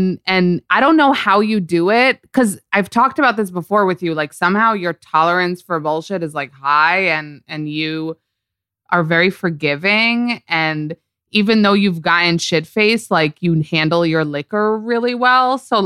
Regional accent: New York, United States; it's because I'm from New York. So I'm like obsessed with New York.

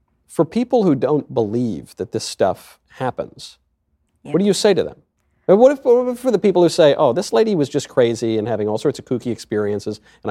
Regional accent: New York, United States; I remember I grew up in Westchester, and I it was just, you know, just north of the city

